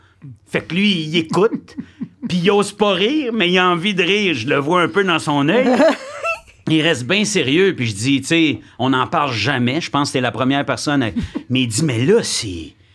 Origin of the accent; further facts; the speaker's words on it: Quebec, Canada; Moi, je viens de l'Outaouais.